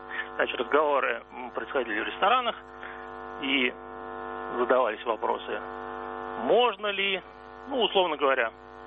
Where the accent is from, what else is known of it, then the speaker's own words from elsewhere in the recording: Moscow, Russia; я из Москвы.